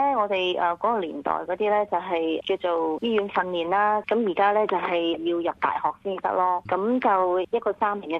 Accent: Hong Kong; now in Australia; 因為我喺香港長大，我哋都係由細都係學習英文，但我始終係講廣東話啦。咁初出嚟到咧，就係語言係有啲障礙嘅。

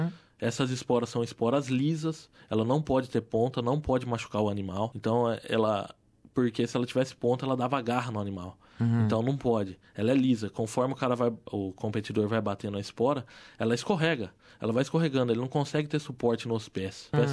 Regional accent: Marília, São Paulo, Brazil; sou do interior de São Paulo, sou de Marília, e fui criado nesse meio.

